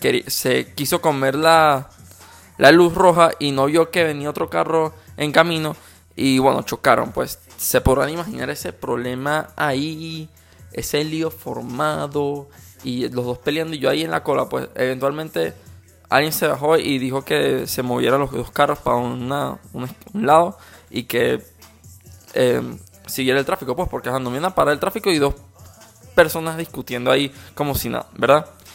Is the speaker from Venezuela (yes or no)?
yes; Venezuela; yo soy venezolano, creo que tú también eres venezolano